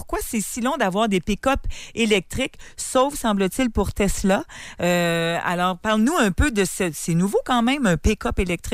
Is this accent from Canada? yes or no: yes; Quebec, Canada; puisque c'est un engouement quand même chez nous au Québec